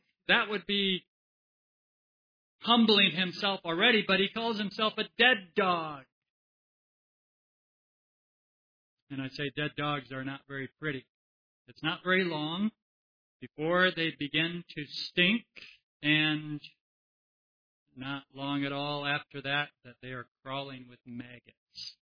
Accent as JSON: {"language": "English", "country": "Mexico", "tie": "born or raised there", "said": "I grew up in Mexico, and I've seen a few dead dogs."}